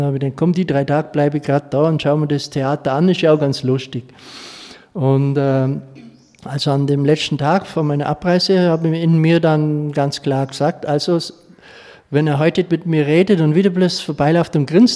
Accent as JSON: {"language": "German", "town": "Lindenberg", "country": "Germany", "tie": "born or raised there", "said": "Ja, das war bei meinem Freund in Lindenberg, meiner Heimatstadt."}